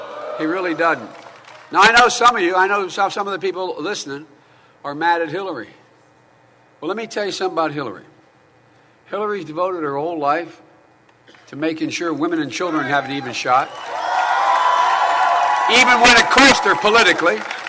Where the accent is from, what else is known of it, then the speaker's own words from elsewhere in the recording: Scranton, Pennsylvania, United States; her grandpa was from Scranton, my hometown, and her dad was from Scranton.